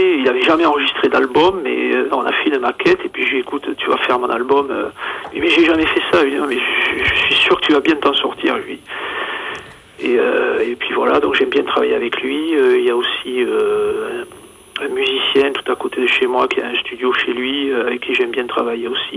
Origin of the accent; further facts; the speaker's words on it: Castelsarrasin, Occitanie, France; accent: mix of Castelsarrasin and Bordeaux accent; now in Bordeaux, France; Alors c'est pas tout à fait l'accent bordelais que j'ai, c'est un mix entre l'accent de Castelsarrasin et l'accent bordelais, parce qu'en fait je suis de Castelsarrasin.